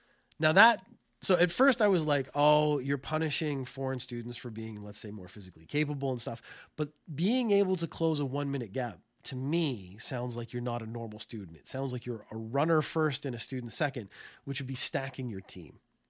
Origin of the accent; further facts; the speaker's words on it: Canada; So I come from Canada.